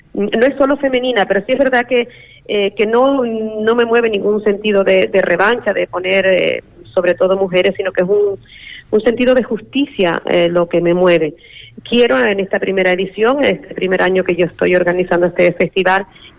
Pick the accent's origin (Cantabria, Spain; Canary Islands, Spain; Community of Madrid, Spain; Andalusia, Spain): Canary Islands, Spain; Y seremos y seguiremos siendo canarios y canarias